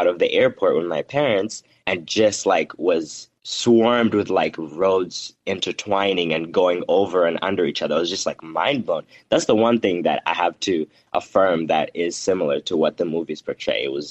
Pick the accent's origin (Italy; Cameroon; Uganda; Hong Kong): Uganda; now in United States; because obviously growing up in Uganda, we see these images in films and in media that portray America as a certain way